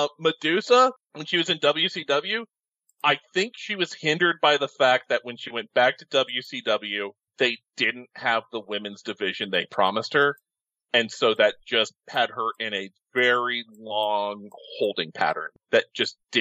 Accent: West Coast, United States; being out here, growing up on the West Coast, I didn't get a lot of ECW growing up.

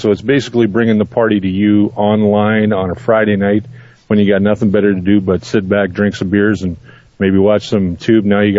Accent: Manitoba, Canada; I'm originally from Manitoba.

